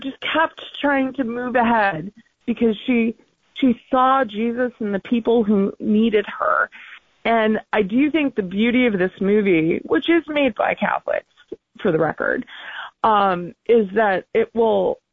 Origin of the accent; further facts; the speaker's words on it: New York, United States; Well, I am coming to you as a New Yorker. I was born and raised in New York. I live in New York, and she's buried in New York.